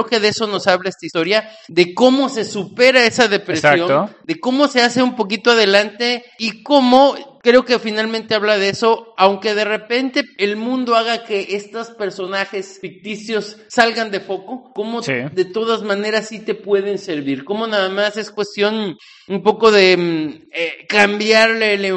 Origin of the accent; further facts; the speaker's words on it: Veracruz, Mexico; como buen jarocho no se me nota porque siempre digo que estoy bien, siempre estoy sonriente